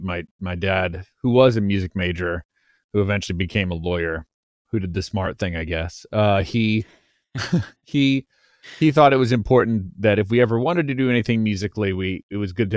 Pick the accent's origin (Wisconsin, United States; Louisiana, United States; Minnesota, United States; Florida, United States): Louisiana, United States; Lafayette; The college I went to, which is in my hometown, which is the University of Louisiana at Lafayette